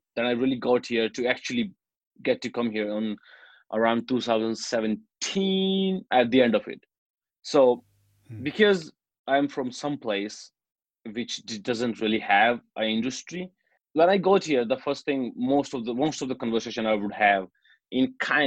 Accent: India; because I'm from India

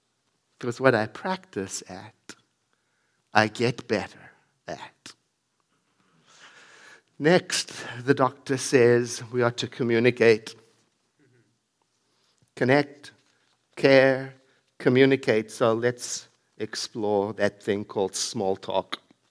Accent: South Africa; now in United States; I grew up in South Africa

